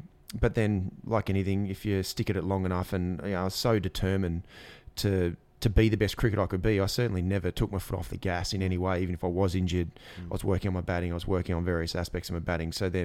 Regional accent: Ipswich, East of England, United Kingdom; from a growing up in Ipswich

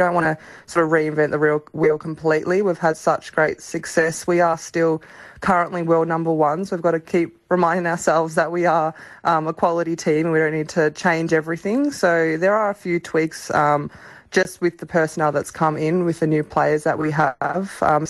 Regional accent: Australia; I think that's just the way it is of being an Australian athlete.

